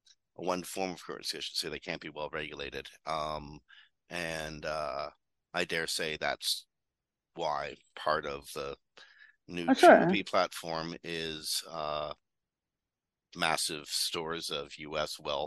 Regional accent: Canada; And you know what? I'm a Canadian.

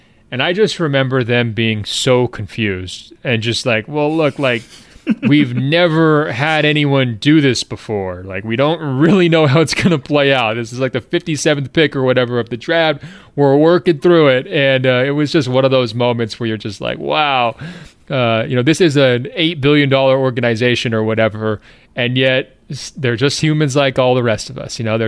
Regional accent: Treviso, Veneto, Italy; I'm from Treviso, which until the team was closed down in 2011, was arguably one of the basketball meccas in Europe.

